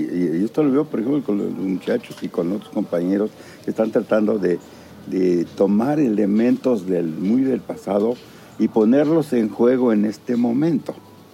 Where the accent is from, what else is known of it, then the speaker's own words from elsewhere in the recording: Tlaxcala, Mexico; Yo soy de Tlaxcala, entonces ahí se sabe perfectamente